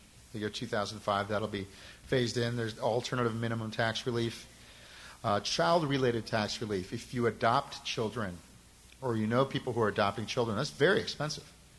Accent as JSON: {"language": "English", "region": "Midwest", "country": "United States", "tie": "born or raised there", "said": "I grew up in a very modest, I grew up in the Midwest."}